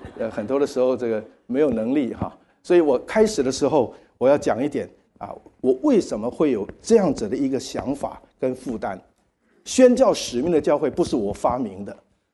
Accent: China

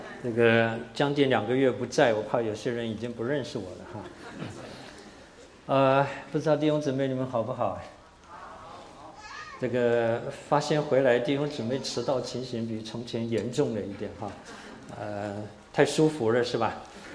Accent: China; 那为什么我们都是中国人？

